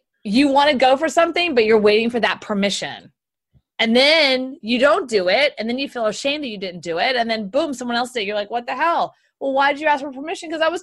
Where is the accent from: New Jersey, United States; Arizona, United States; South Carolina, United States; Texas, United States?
Texas, United States; because I'm from Texas